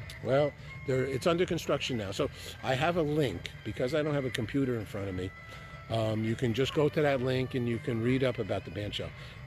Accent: New York City, New York, United States; you know, I'm a New Yorker. I've been around every inch of that area.

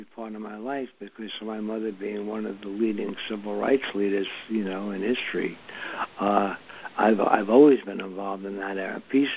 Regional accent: New York, United States; because I grew up in New York.

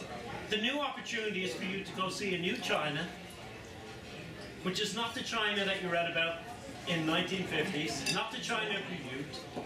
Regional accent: Dublin, Leinster, Ireland; now in New York, United States; I'm Irish, I come from Dublin. I now live in New York.

